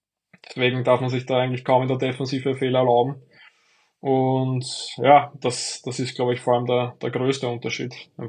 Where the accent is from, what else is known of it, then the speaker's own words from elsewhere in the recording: St. Georgen, Burgenland, Austria; wir haben immer im Dorf, wo ich herkomme, St. Georgen, da war da oft der Faschingsumzug